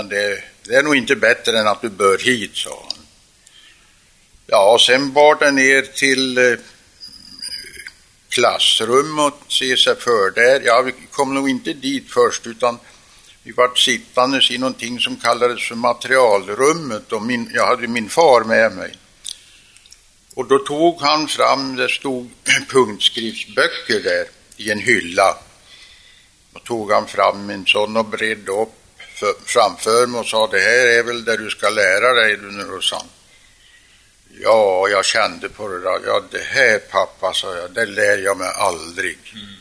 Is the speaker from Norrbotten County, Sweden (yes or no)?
no; Harmånger, Gävleborg County, Sweden; born there; Och jag är född i Harmångers socken, som det heter då. Det är numera en socken som ingår i storkommunen Nordanstig.